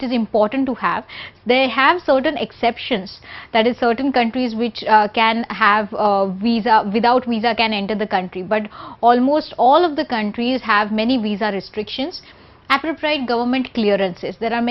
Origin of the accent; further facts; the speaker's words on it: India; So suppose in a country like India, okay, there are certain states where Hindi might not be known, which is our language which is known everywhere